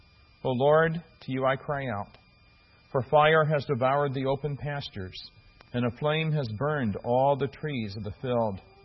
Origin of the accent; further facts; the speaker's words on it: Midwest, United States; It may have been different where I grew up in the Midwest, which was part of the so-called Bible Belt